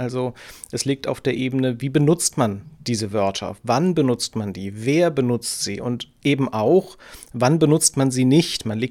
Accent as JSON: {"language": "German", "region": "West Germany", "country": "Germany", "tie": "born or raised there", "said": "Ich war 16, als die Mauer gefallen ist, und in meiner Kindheit und Jugend, ich bin in Westdeutschland aufgewachsen, war die Vorstellung, dass ich mal im schönen Magdeburg berufstätig sein könnte, überhaupt nicht auf der Tagesordnung."}